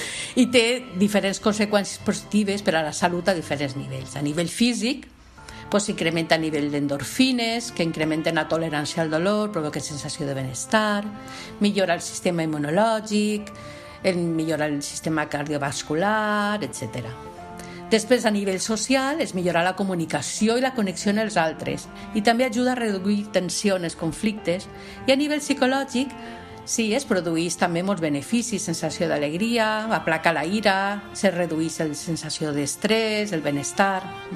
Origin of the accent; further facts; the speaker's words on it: Dénia, Valencian Community, Spain; soc psicòloga especialista en psicologia clínica, monitora de teràpia del riure i soc de Dénia, de la província d'Alacant, on visc i treballo